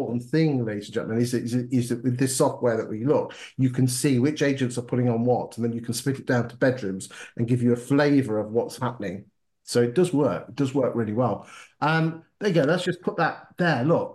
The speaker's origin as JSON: {"language": "English", "town": "Grantham", "region": "East Midlands", "country": "United Kingdom", "tie": "born or raised there", "said": "anecdotal evidence suggests that in my hometown of Grantham is that the 2 and 3 bedroom semis are selling like hotcakes"}